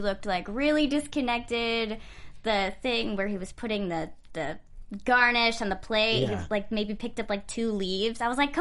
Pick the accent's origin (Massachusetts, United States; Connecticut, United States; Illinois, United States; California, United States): Connecticut, United States; I grew up in Connecticut, so very close to New Jersey and Rhode Island